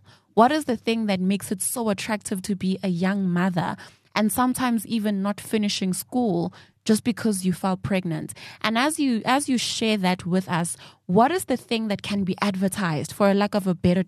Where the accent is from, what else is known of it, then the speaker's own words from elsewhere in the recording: Soweto, Gauteng, South Africa; Now, I grew up in Soweto.